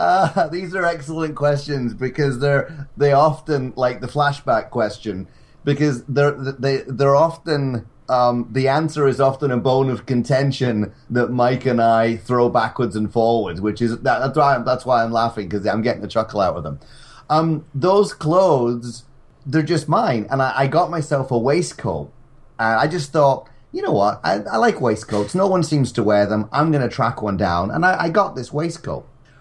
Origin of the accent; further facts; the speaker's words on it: Scotland, United Kingdom; because I'm a Scot. We're not used to the heat.